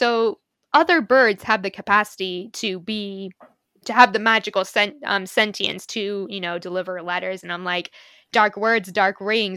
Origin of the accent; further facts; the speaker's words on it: United States; I'm an American, like, I'm just totally outside that cultural context.